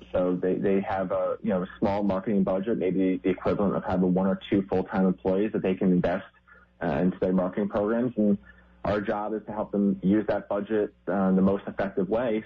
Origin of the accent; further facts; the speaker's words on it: Wallingford, Connecticut, United States; Connecticut, there's these little entrepreneurial hubs. And some of the ideas are coming out of that. I'm from Wallingford, and Wallingford has the hub.